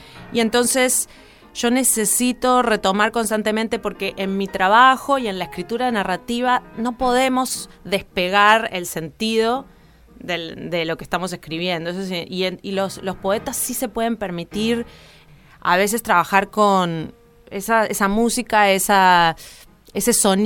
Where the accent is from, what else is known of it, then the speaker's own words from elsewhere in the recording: Uruguay; estas rarezas me son permitidas porque yo soy uruguaya